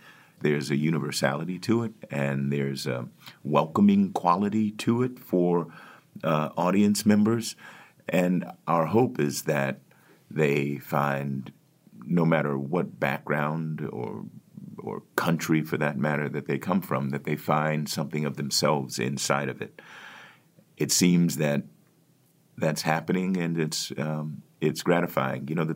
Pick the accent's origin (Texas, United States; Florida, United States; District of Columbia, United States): District of Columbia, United States; Washington; The book is set in Washington, D.C., which is my hometown